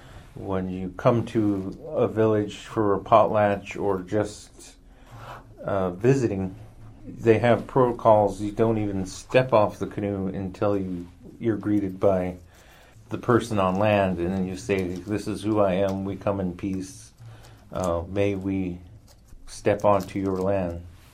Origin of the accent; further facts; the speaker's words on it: Metlakatla, Alaska, United States; for those of you listening who know me. I am from Metlakatla, Alaska.